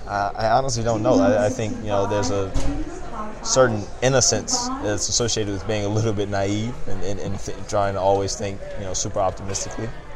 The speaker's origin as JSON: {"language": "English", "town": "Atlanta", "region": "Georgia", "country": "United States", "tie": "born or raised there", "said": "I'm from Atlanta."}